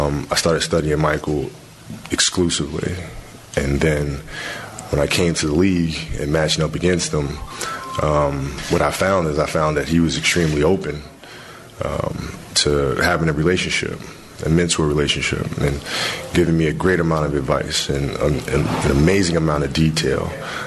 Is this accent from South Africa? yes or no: no; Italy; also born or lived in United States; as a kid growing up in Italy, I mean, all I had was video.